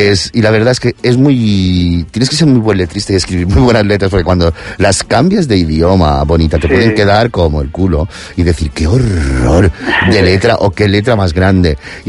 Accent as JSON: {"language": "Spanish", "region": "Community of Madrid", "country": "Spain", "said": "somos madrileños"}